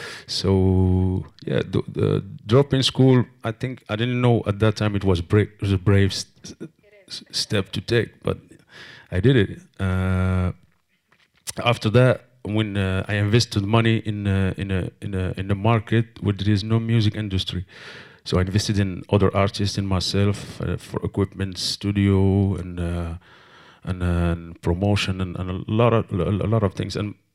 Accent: Marrakesh, Marrakesh-Safi, Morocco; Well, I come from a poor environment. I come from Marrakesh, the old city, the Medina. So, you know, it's a poor neighborhood.

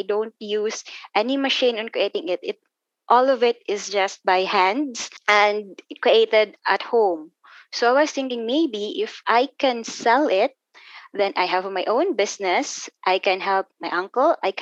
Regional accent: Central Visayas, Philippines; it should be shaped like a chocolate heels, because we're from Bohol.

